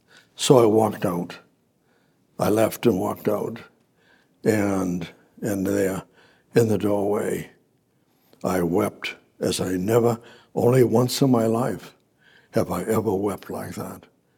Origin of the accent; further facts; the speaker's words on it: Massachusetts, United States; I was raised in Methodist Church up in Massachusetts and all of that.